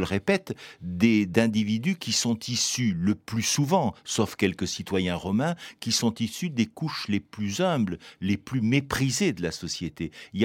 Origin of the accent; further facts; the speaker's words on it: France; en tant que Français, en tant que descendant de la Gaule romaine